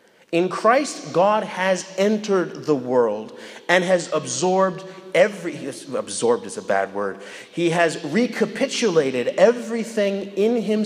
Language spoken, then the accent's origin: English; Manitoba, Canada; when I was growing up in Manitoba.